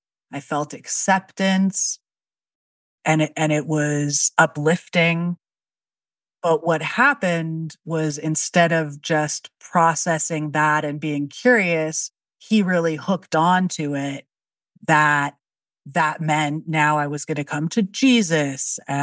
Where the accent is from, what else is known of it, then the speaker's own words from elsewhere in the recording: San Francisco, California, United States; I'm from San Francisco, and I returned home after a breakup and kind of some intense risk-taking behaviors. And I ended up back in San Francisco.